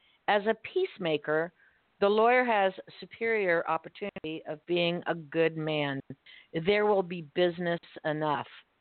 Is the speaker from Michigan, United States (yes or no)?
no; Miami, Florida, United States; I'm originally from Miami, so you can imagine.